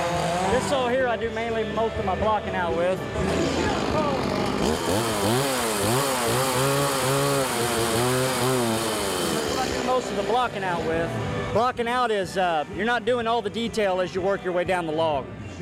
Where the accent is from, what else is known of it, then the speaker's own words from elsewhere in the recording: Grandview, Indiana, United States; from Grandview, Indiana.